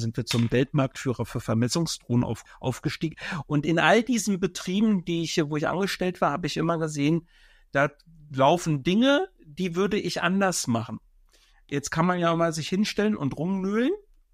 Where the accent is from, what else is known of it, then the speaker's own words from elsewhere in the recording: Berlin, Germany; now in Schönefeld, Germany; Und dort in der Nähe bin ich beheimatet. Seit 2014. Vorher bin ich in Berlin aufgewachsen. Wir sind Brandenburger geworden.